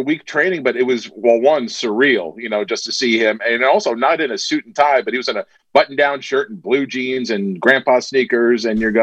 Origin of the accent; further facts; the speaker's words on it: Delaware, United States; So I was living in Philadelphia because I'm originally from Delaware.